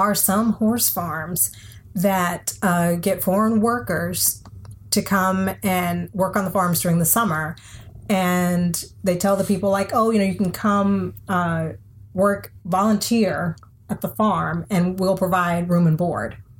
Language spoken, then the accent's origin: English; Texas, United States; I'm a Texan, born and raised, did not get on a horse until I went to the great state of Massachusetts.